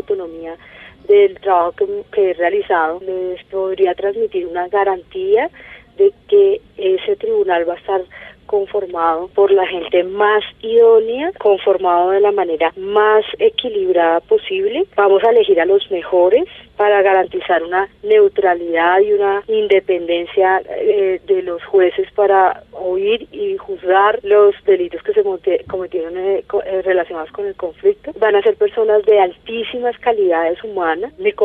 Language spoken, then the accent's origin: Spanish; Colombia; Dos de nosotros somos colombianos.